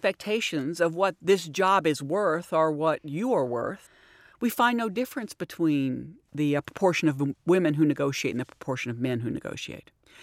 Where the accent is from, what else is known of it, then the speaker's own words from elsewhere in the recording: the South, United States; I grew up in the South, and it was very clear that, you know, I shouldn't be too aggressive or demanding.